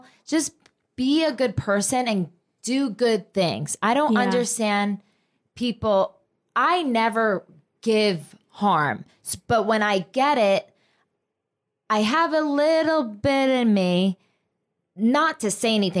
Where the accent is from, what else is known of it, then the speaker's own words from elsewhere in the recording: New Jersey, United States; I am from Jersey. I don't pump my gas.